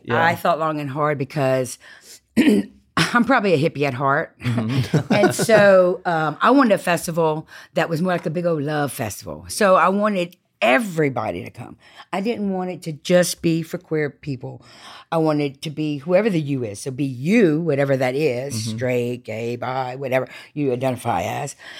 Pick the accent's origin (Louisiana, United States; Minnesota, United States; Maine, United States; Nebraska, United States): Louisiana, United States; Crowley; I'm from Crowley, so we're Cajuns, love to make a good gumbo